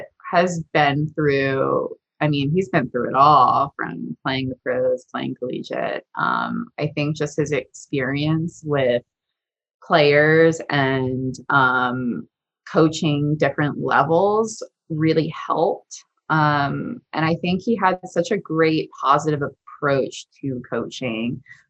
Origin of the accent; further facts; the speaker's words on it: Villanova, Pennsylvania, United States; So I'm from the area, obviously. I'm from Villanova.